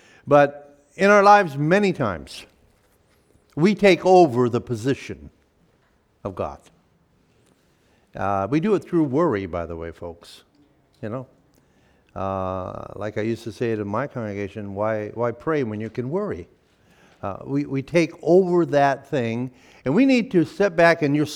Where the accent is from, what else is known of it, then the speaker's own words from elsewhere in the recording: Michigan, United States; born there; now in New York, United States; I'm not a New Yorker. By birth, I'm from the Midwest, Michigan.